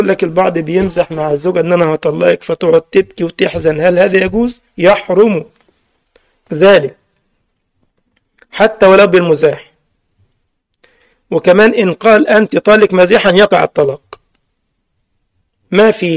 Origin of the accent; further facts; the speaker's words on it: Algeria; طالبات العلم عندنا في الجزائر